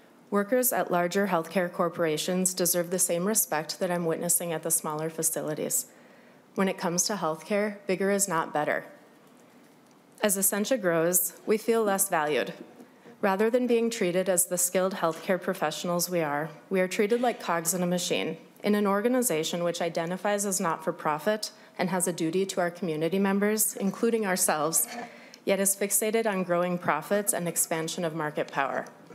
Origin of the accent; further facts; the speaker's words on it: Duluth, Minnesota, United States; In a two-hour radius from my hometown in Duluth